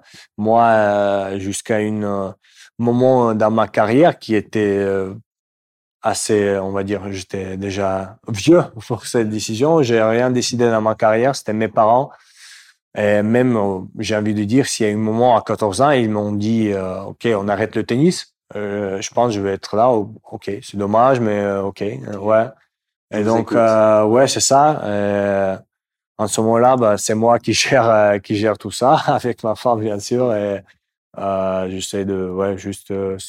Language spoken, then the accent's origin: French; Moscow, Russia; French is a second language; Je viens de Moscou.